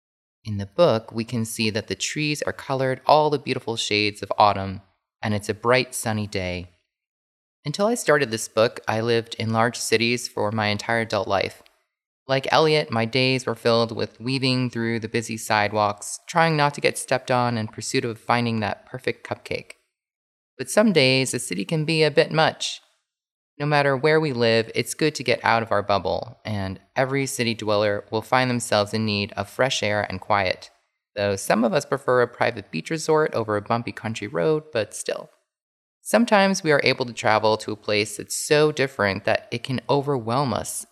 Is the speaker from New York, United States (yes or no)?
yes; New York, United States; also born or lived in West Coast; I grew up in the Lower Hudson Valley in New York State. I also lived on the West Coast for 10 years as an adult, and fall is when I would always get homesick.